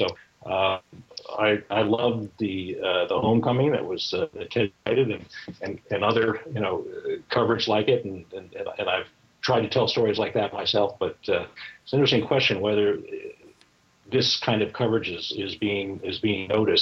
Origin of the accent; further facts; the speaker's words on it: New York, United States; I'm a New Yorker. I live in the New York suburbs currently. I live in different parts of the country